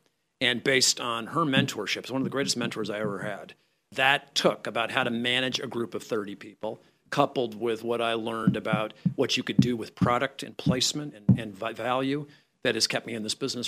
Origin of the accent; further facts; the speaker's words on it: El Cajon, California, United States; I grew up in California. So I grew up in a little suburb of San Diego called El Cajon, which is hilly.